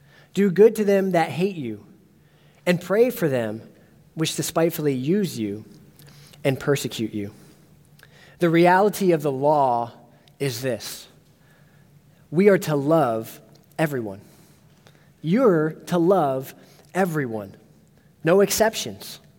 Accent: Ohio, United States; Before I was saved, I grew up in Ohio. I went to many Cleveland Browns games.

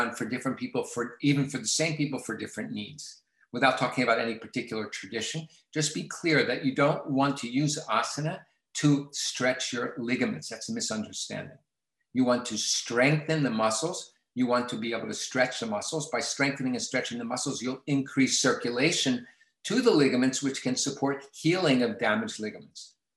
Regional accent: United States; I'm an American

